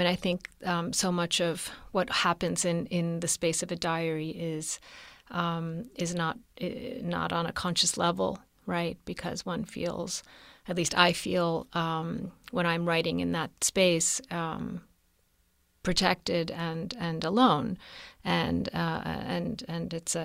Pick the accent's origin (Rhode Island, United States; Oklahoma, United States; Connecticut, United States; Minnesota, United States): Rhode Island, United States; I was raised in Rhode Island. I had lived in the United States my entire life until then, with frequent travels to Calcutta throughout my childhood to visit my relatives